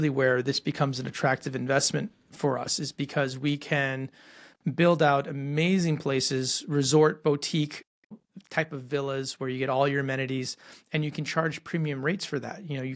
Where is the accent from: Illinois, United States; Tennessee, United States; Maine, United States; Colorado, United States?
Colorado, United States; moved away as an adult; also born or lived in China; About where I come from is I grew up in Colorado. I then went and moved to China in 2008, and I was spent 10 years there running a business.